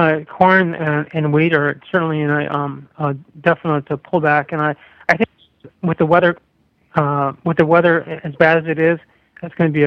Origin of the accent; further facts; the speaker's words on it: Seattle, Washington, United States; when you hear about cities like my hometown of Seattle trying to raise the minimum wage to $15 for all workers